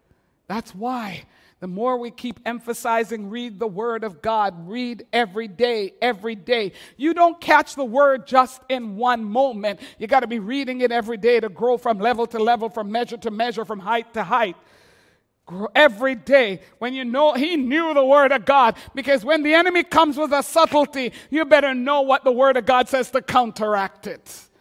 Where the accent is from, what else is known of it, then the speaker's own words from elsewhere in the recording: Jamaica; Well, I landed in my home country of Jamaica